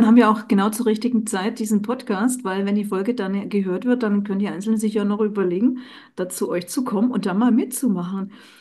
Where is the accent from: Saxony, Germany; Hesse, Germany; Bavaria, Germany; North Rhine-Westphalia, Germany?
Bavaria, Germany; Und ich als Oberpfälzer habe mich gefragt, was hat das jetzt hier mit den Kohlfahrten auf sich?